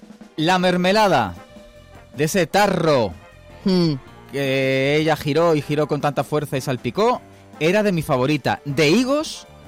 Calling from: Madrid, Community of Madrid, Spain; de Madrid.

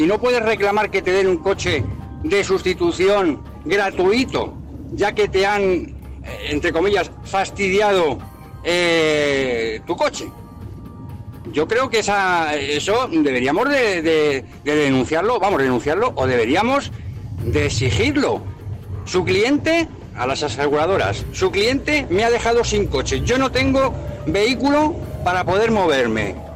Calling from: Madrid, Community of Madrid, Spain; de Madrid.

